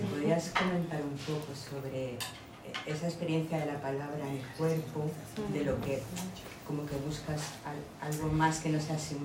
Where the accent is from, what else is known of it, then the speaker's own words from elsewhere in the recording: Valencian Community, Spain; yo soy valenciana